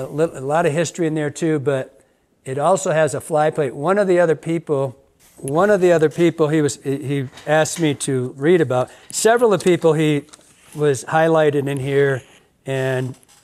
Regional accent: Michigan, United States; because I'm from Michigan, and the Stack Blonde is tied on a keel hook, which was invented there, and in Traverse City

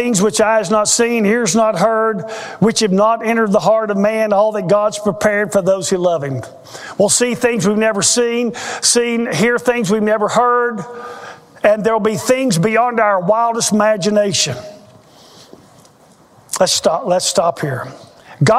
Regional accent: Inskip, Tennessee, United States; I was born at St. Mary's Hospital. I grew up in Inskip.

